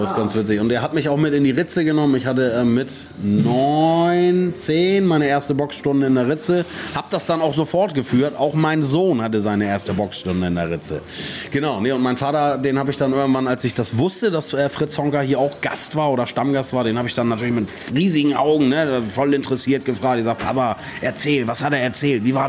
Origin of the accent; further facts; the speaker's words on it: Hamburg, Germany; Der Spruch musste einfach sein als Hamburger.